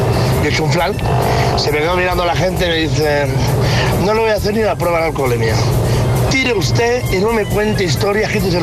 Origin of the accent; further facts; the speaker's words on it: Girona, Catalonia, Spain; de Girona, ahora estoy en ruta, año 91